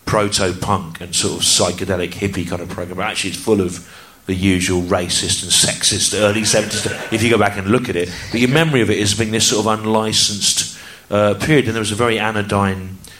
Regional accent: Midlands, United Kingdom; I grew up in the Midlands

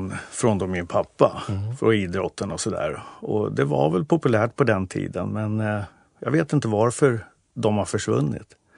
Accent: Nynäshamn, Stockholm County, Sweden; Jag är ju uppväxt i Nynäshamn

